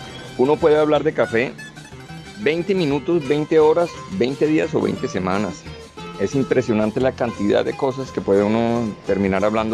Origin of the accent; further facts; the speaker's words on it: Colombia; nosotros siendo colombianos y siendo el tercer productor o el primero de café suave, no tomemos café.